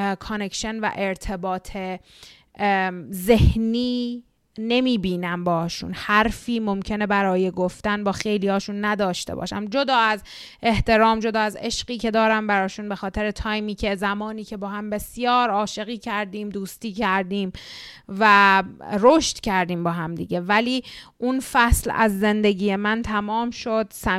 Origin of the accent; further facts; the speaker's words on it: Iran; born there; درسته که ما فارسی زبانیم و توی ایران به دنیا اومدیم و خودمون رو ایرانی ممکنه هویت یابی کنیم